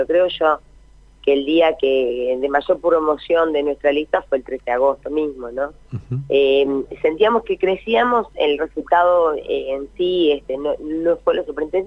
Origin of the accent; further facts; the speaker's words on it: Allen, Río Negro, Argentina; Yo soy de Allen, una zona con la producción frutícola como bandera